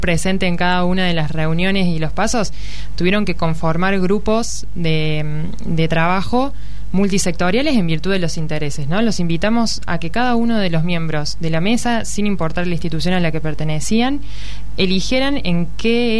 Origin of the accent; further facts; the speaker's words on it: Córdoba, Argentina; now in Buenos Aires, Argentina; yo soy cordobesa pero vivo actualmente en Buenos Aires